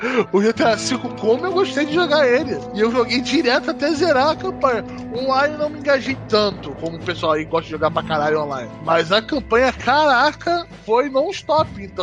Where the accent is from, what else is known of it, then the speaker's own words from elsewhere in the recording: Rio de Janeiro, Brazil; É, se alguém não notou ainda pelo meu sotaque, né? Eu sou do Rio.